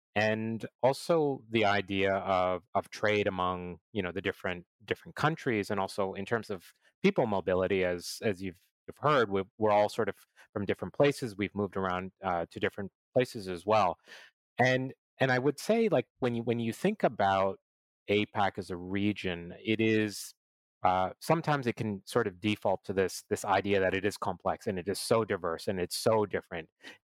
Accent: Canada; now in Singapore; Myself, I'm originally a Canadian, and I've been in Singapore and Asia for the last 15 years

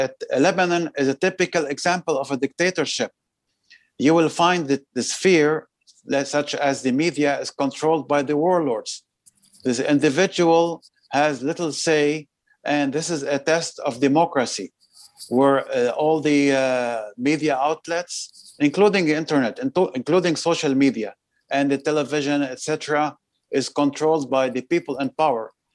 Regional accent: Canada; because I'm Canadian first and foremost

